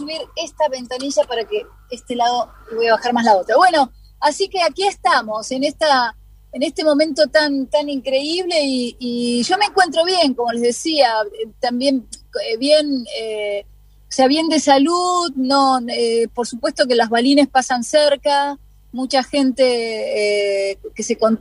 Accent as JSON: {"language": "Spanish", "country": "Argentina", "said": "yo, como música argentina, cantante, intérprete"}